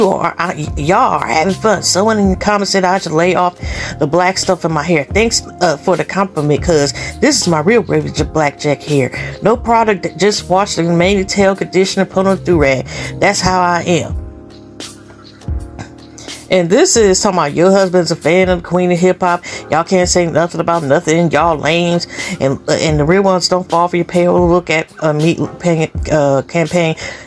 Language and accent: English; Harlem, New York, United States; Okay, I'm really from Harlem.